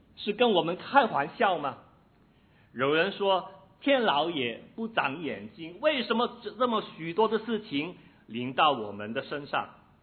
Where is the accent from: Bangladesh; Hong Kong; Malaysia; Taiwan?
Hong Kong; now in Australia; 我从香港来，所以我就特别感觉45个香港这么厉害